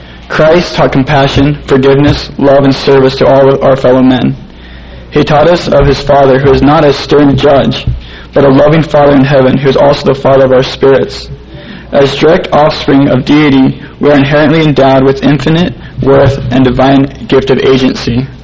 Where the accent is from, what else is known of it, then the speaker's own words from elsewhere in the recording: Provo, Utah, United States; I'm from Provo, Utah, and I've kind of been involved with anarchism for a few years now.